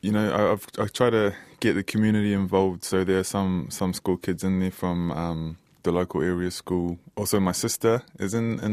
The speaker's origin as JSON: {"language": "English", "region": "Northland", "country": "New Zealand", "tie": "born or raised there", "said": "Our last show is up in Hokianga, ending it up in my hometown."}